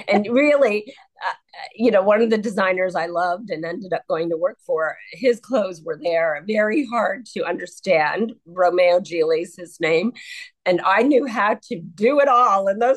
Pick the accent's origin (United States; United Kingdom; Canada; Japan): Canada; And remember, I'm from Canada.